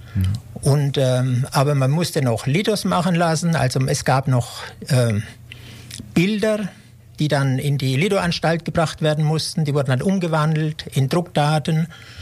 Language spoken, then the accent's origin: German; Bavaria, Germany; born there; ich bin 1948 in Unterfranken geboren, in einem kleinen Ort, und habe dann Schriftsetzer gelernt in Markt Heidenfeld am Main